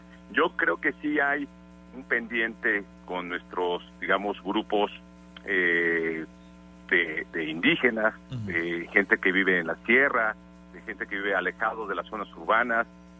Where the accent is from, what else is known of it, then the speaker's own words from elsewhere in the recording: Mexico; me gusta impartir es la riqueza de ser mexicano, ¿no? De toda la cultura que soporta lo que hoy somos como mexicanos